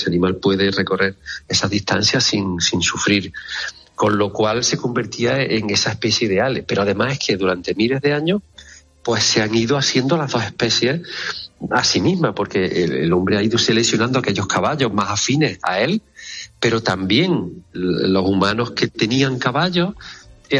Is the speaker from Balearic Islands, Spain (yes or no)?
no; Bujalance, Andalusia, Spain; cuando yo estudiaba las avutardas en mi pueblo, en Bujalance